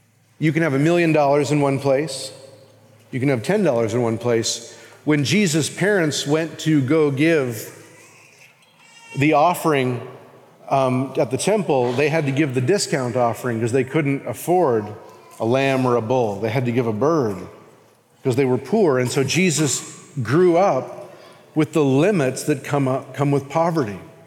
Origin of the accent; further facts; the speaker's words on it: Winnipeg, Manitoba, Canada; born there; If I told you mine, I was born in Winnipeg, my parents got divorced, you know, on and on.